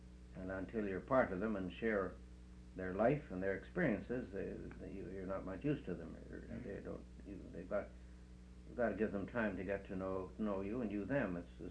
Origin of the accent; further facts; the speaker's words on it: Toronto, Ontario, Canada; I'd never been west, and they weren't very keen about Easterners, so I didn't tell them I was from Toronto. I told them I was a Coburgian.